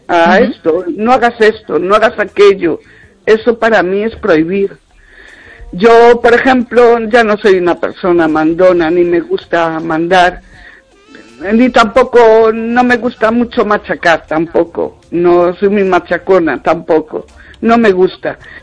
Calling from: Vigo, Galicia, Spain

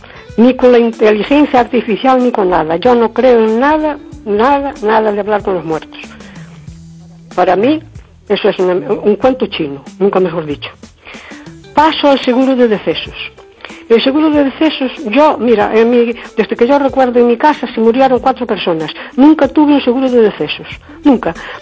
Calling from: Cespón, Galicia, Spain; de Cespón.

